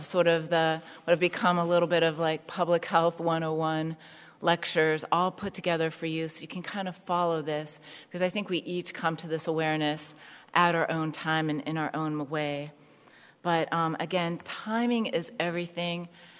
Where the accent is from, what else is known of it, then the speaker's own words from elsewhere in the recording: Youngstown, Ohio, United States; I just had a radio show with my hometown of Youngstown, Ohio